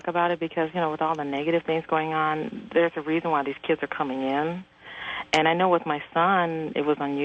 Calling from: Phoenix, Arizona, United States; I'm calling from Phoenix.

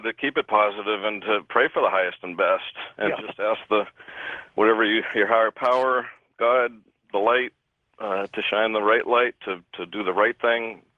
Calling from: Cohasset, Massachusetts, United States; I'm from Cohasset, Massachusetts.

